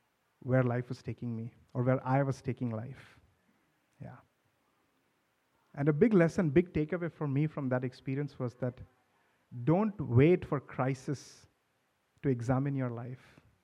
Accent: India; now in United States; Growing up in India, I've come to Silicon Valley.

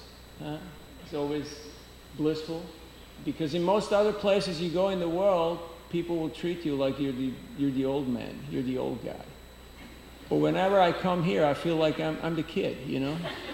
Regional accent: Switzerland; stop them and tell them, I'm from Switzerland. I came here to meet all the nice people.

